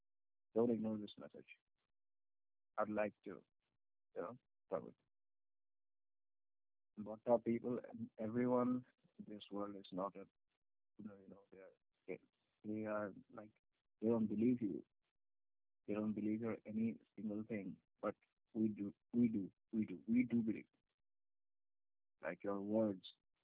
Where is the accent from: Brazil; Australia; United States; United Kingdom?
Brazil; Rio de Janeiro; I'm from Rio and I'm one of your biggest fan.